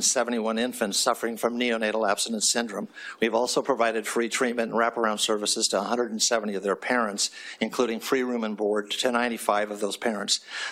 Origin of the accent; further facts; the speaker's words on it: Spokane, Washington, United States; In my hometown of Spokane, the NAS rate is 340% the national rate in 2022